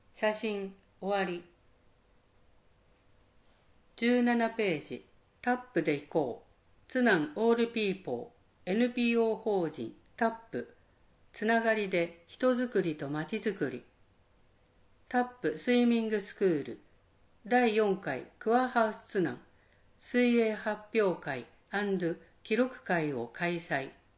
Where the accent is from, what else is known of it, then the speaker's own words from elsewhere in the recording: Kawanishi, Niigata, Japan; now in Tsunan, Japan; 私の実家は旧川西町であり、妻の実家も十日町市と、二人とも魚沼の空気と水と土地で育ちました。